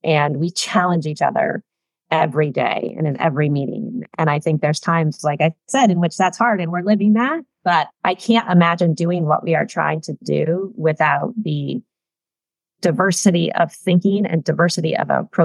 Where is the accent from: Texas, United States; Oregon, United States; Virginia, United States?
Oregon, United States; Portland; also born or lived in Camarillo, California; Yeah, so I'm a West Coaster. I grew up largely in Portland, Oregon, and then Camarillo, California. So Pacific Northwest and Southern California.